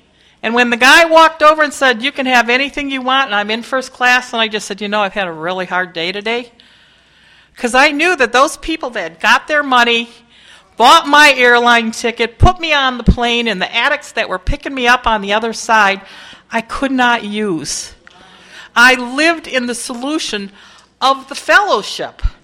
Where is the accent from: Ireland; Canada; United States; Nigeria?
United States; Detroit, Michigan; I grew up in Detroit. I wasn't leaving Detroit, let alone going to another country. I got this chance to go to England